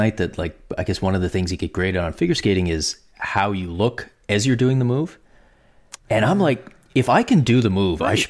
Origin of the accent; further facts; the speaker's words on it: Canada; it's kind of ruined real curling for me because as a Canadian, I have to like curling